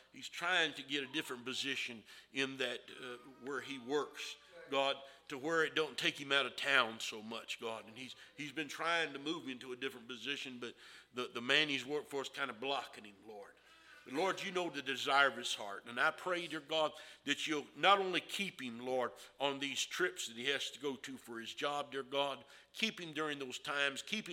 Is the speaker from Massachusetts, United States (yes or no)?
no; Dickson, Tennessee, United States; I ain't ashamed or embarrassed to say that I'm from Dixon, Tennessee.